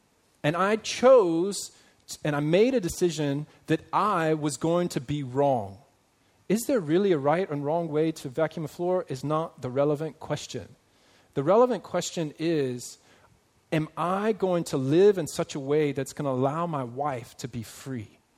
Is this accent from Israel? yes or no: no; United States; now in Hong Kong; And in my life growing up, I'm from America originally, and I grew up, and we use a broom to sweep our floors.